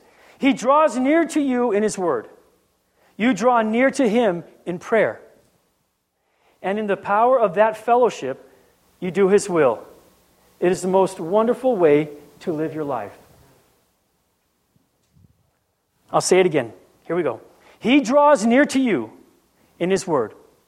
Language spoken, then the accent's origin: English; Guam; When we were younger, when we were growing up on Guam, Danny, these might sound familiar.